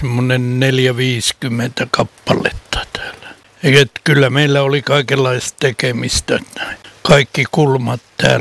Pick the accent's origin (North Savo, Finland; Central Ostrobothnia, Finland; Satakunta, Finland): Central Ostrobothnia, Finland; Kokkola; born there; minä itse olen syntynyt täällä Kokkolassa